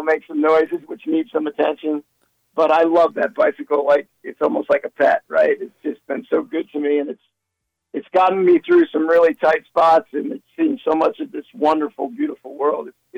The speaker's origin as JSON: {"language": "English", "region": "New York", "country": "United States", "tie": "born or raised there", "lives_now": "Florida, United States", "said": "here's a guy from born and raised in New York, lives in Florida."}